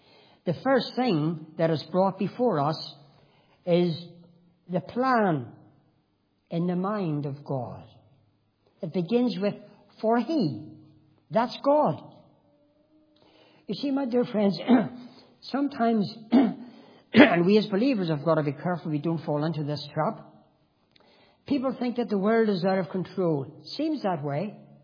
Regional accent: Belfast, Northern Ireland, United Kingdom; I was brought up on the Shankill Road. And we two up, two down house with an outside toilet, no bathroom.

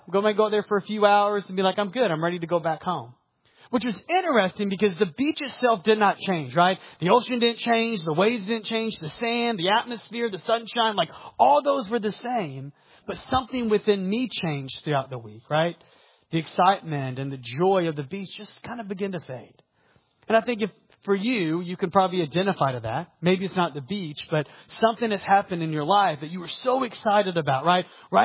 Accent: Atlanta, Georgia, United States; So I grew up in the Atlanta area. And one of my favorite things to do every single year was to go to the beach.

